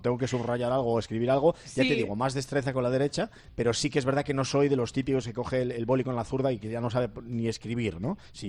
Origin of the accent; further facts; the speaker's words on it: Galicia, Spain; now in San Sebastián, Spain; soy un gallego que vive en San Sebastián